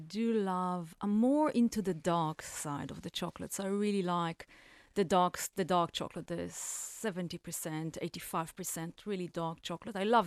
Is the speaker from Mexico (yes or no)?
no; Israel; It's actually an Israeli name. I'm from Israel originally.